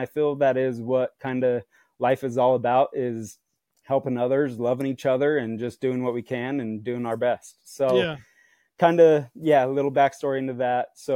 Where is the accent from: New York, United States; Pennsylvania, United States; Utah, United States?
Utah, United States; West Jordan; also born or lived in Pleasant Grove; Yep, I'm from Utah. Originally grew up West Jordan, Utah. And then my wife and I right now, we live in Pleasant Grove, Utah.